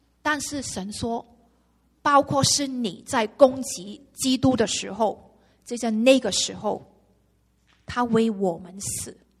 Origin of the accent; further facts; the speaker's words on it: China; 我觉得他不是我们中国人所谓的谦虚